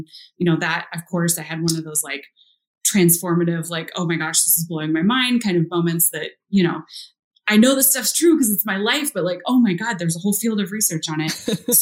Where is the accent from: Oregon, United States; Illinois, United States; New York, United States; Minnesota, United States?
Oregon, United States; Oregon City; So I grew up in the Pacific Northwest. I am, as you mentioned in my bio, Turtle Mountain Chippewa descendant.